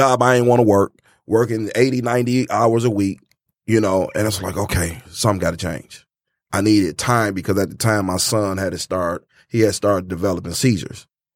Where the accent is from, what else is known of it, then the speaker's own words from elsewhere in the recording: Miami, Florida, United States; I'm originally from Miami, and my auntie owned a barbershop, and that's why I picked it up at being at the age of 5.